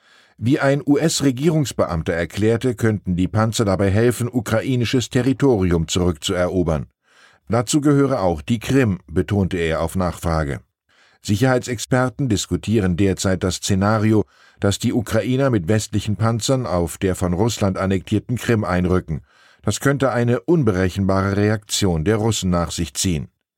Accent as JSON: {"language": "German", "region": "Hamburg", "country": "Germany", "said": "Außerdem habe ich als Hamburger überhaupt keine Ahnung, wovon ich hier schreibe."}